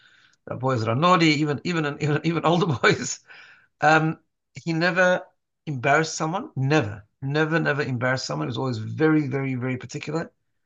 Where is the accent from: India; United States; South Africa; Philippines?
South Africa; now in Melbourne, Australia; I came from South Africa. I grew up in a Hasidic home